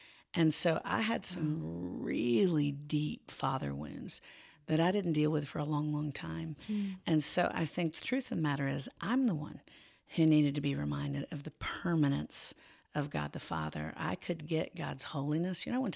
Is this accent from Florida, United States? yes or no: yes; Florida, United States; also born or lived in Tennessee; She's Haitian and I grew up in Florida and in Tennessee.